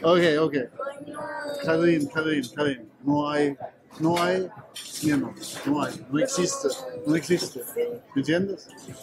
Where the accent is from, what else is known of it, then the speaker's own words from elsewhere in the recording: Germany; Spanish is a second language; now in Medellín, Colombia; Alemania. He vivido aquí 3 meses.